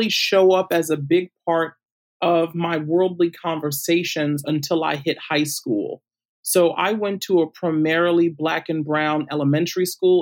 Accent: Brooklyn, New York, United States; Now, I grew up in Brooklyn, New York, in a part of Brooklyn called Cypress Hills, which is also East New York.

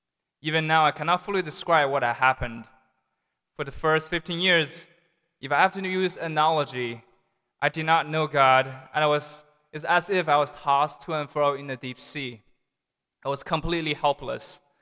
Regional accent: Beijing, China; I was born and raised in Beijing, China. And unlike all my brothers, I was not a cradle Catholic. I was a cradle pagan.

